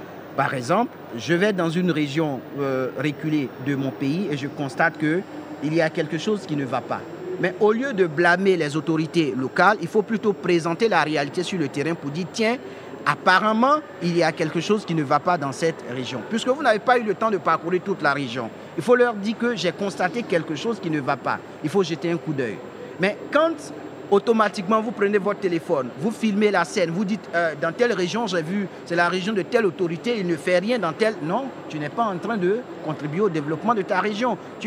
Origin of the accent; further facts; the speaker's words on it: Côte d’Ivoire; Alors que je suis ivoirien, je suis africain.